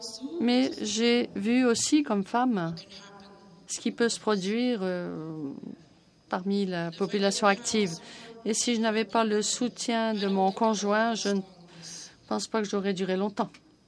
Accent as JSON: {"language": "French", "town": "Chisasibi", "region": "Quebec", "country": "Canada", "said": "Je suis membre de la communauté. Comme je l'ai déjà dit, j'étais de Chisasibi au départ. Je suis une descendante des effets des projets de l'Hydro-Québec."}